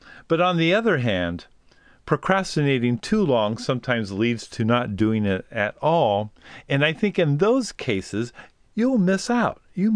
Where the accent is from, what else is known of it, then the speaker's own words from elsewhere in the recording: California, United States; But I'm Californian, and I was afraid that, you know, a lot of people just wouldn't relate.